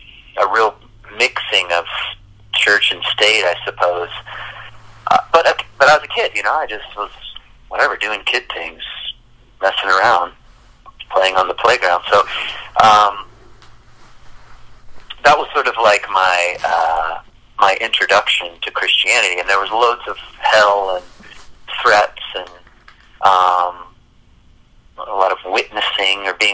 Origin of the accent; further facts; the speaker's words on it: Virginia, United States; I grew up in the South in Virginia, at a place called Thomas Road Baptist Church. This is Jerry Falwell's church. My dad worked for Jerry Falwell.